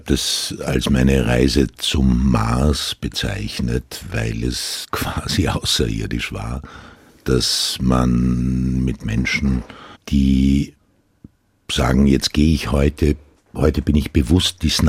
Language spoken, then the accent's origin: German; Burgenland, Austria; first language Croatian; German is a second language; Meine Muttersprache ist Kroatisch. Ich komme aus einer Gegend in Österreich, wo eine Minderheit seit 400 Jahren die burgenländischen Kroaten leben an der ungarischen Grenze.